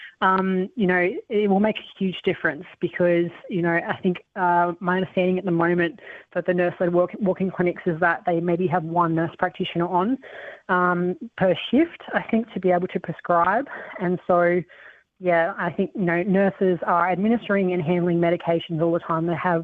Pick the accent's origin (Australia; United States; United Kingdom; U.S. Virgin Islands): Australia; Canberra, Australian Capital Territory; growing up in Canberra, you know, now I live elsewhere, but I'm a Canberran through and through